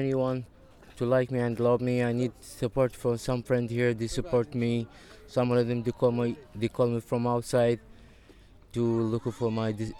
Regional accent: South Sudan; English is a second language; moved away as an adult; now in France; I'm from South Sudan. I arrived to Europe from Germany to France and Paris.

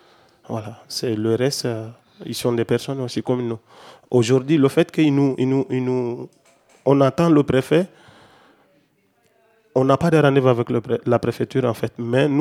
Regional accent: Mali; now in France; Pourquoi je suis malien, Mali, ça fait partie des pays qui sont colonisés par la France.

